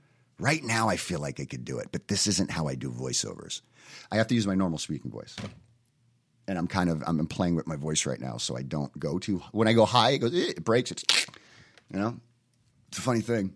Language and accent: English; Encinitas, California, United States; What has happened to my beloved San Diego? I grew up in Encinitas.